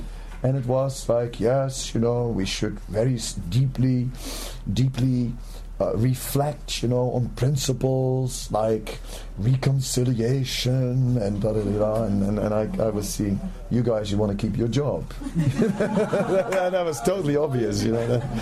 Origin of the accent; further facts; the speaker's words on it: Netherlands; I'm from Holland